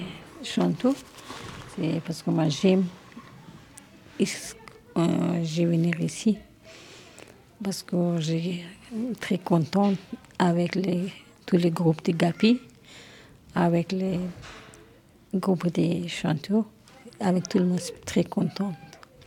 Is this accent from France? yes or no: no; Afghanistan; French is a second language; now in Anderlecht, Belgium; Je viens d'Afghanistan. Maintenant, j'y habite en Belgique, à Anderlecht.